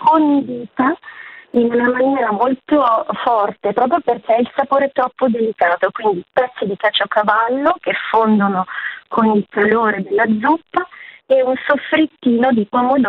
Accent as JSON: {"language": "Italian", "region": "Sicily", "country": "Italy", "lives_now": "Milan, Italy", "said": "Vengo dalla Sicilia, quindi sono una adottata milanese, ma ho una tradizione anche popolare di cucina, anche di campagna e di raccolta di erbe"}